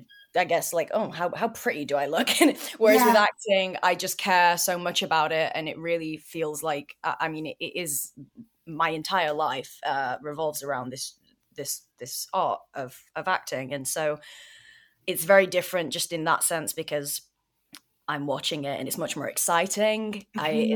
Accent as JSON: {"language": "English", "town": "Chester", "region": "North West England", "country": "United Kingdom", "tie": "born or raised there", "said": "Yeah, I grew up in this really small town, actually in England, called Chester"}